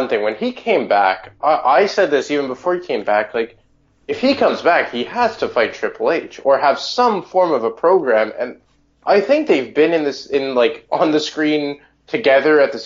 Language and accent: English; Montreal, Quebec, Canada; I'm from Montreal. We live, breathe, and we'll die for hockey.